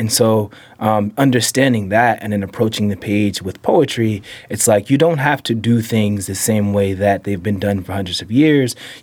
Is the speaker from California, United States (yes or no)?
yes; Oakland, California, United States; Yeah, so pretty much half of my time was spent in East Oakland. The other half was in West Oakland.